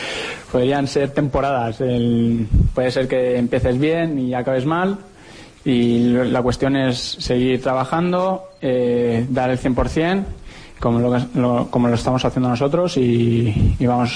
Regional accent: Balearic Islands, Spain; yo soy mallorquín y de pequeño cuando iba al estadio, a Mallorca, no se llenaba.

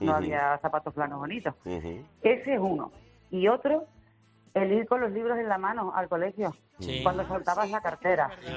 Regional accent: Don Benito, Extremadura, Spain; Yo soy de Don Benito, en Villanueva de la Serena

